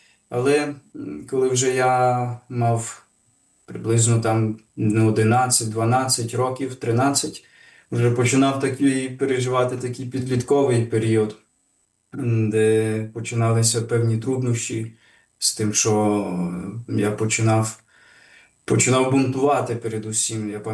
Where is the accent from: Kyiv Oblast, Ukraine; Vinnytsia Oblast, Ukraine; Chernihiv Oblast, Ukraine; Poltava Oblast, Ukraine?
Vinnytsia Oblast, Ukraine; Hrabarivka; Я народився в місті Вінниця, мої батьки в тому часі жили там. Коли мені був 1 рік, мої батьки переїхали в таке село Грабарівка, це Могилівський район, де я жив там до 14 років.